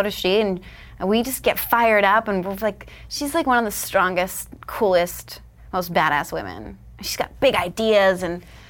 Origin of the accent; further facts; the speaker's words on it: New York, United States; now in Los Angeles, United States; So I came from New York, I was like working consistently, come to LA and no one gives a shit.